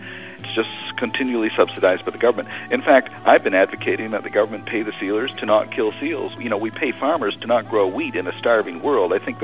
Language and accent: English; Canada; I deliberately was not on the ship because as a Canadian citizen, that would have given them an excuse to board.